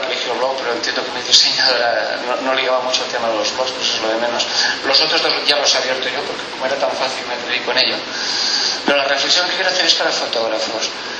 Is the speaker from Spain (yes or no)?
yes; Spain; Yo soy un fotografito español